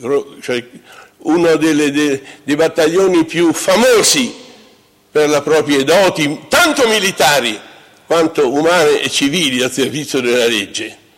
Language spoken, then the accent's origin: Italian; Pisa, Tuscany, Italy; born there; Io sono nato a Pisa, ve lo posso spiegare